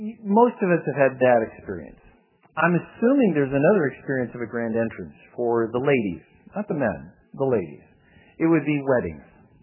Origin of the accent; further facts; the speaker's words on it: Scotland, United Kingdom; one of the things that bothers me as a Scotsman, I end up buying something